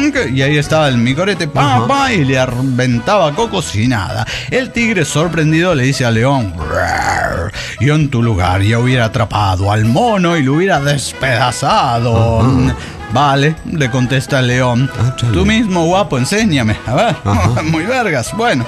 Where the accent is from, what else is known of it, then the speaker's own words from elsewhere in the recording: Nezahualcóyotl, State of Mexico, Mexico; Soy el antisocial de Nezahualcóyotl, México.